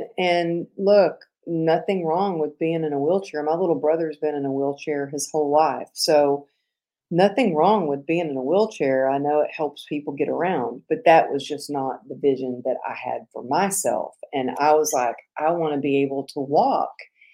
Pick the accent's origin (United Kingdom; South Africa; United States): United States; Texas; Maybe it was growing up in Texas and having my grandfather as a role model